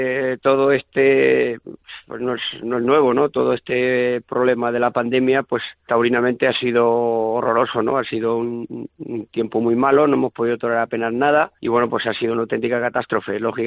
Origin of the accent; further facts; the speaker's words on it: Toledo, Castilla-La Mancha, Spain; para mí Toledo es especial, es mi tierra, es donde yo he nacido, donde yo me he hecho matador de toros